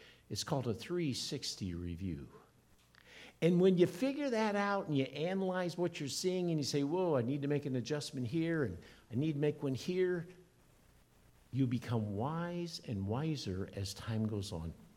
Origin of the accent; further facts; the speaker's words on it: Iowa, United States; Now, I grew up in Iowa, and as a kid, high schooler, I baled hay and straw.